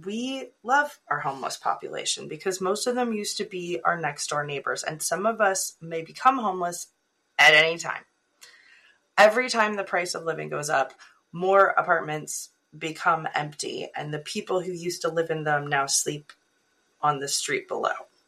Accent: California, United States; now in Seattle, United States; I grew up in California, where BART is the light rail, Bay Area Rapid Transit, and BART is filthy, elderly, and a little murdery.

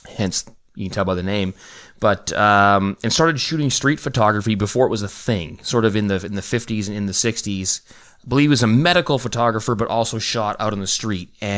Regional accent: Vancouver, British Columbia, Canada; now in Stuttgart, Germany; I knew who Fred Herzog was, and I'm from Vancouver, but currently now living near Stuttgart, Germany.

